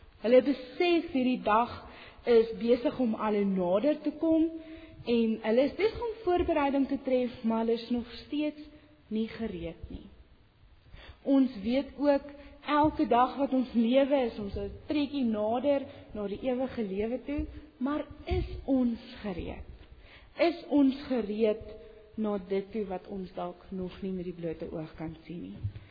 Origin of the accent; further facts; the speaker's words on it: Western Cape, South Africa; Ek kom van die Kaap af